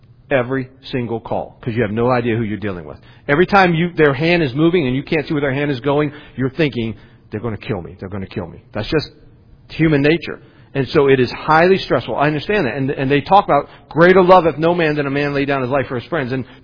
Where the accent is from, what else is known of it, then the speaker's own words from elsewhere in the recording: West Virginia, United States; it doesn't offend me. I'm a hillbilly. I'm from West Virginia.